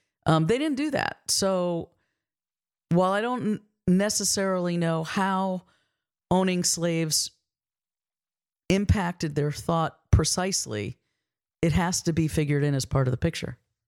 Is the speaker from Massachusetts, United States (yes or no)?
yes; Massachusetts, United States; also born or lived in New England; because I'm born and raised in New England. I mean, I was born in Massachusetts.